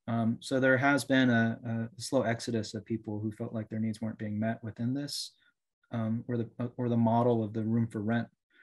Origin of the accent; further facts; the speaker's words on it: Atlanta, Georgia, United States; So I am a Korean … not a Chinese … growing up in Atlanta, went to Korean churches, went away for college, went away for seminary, came back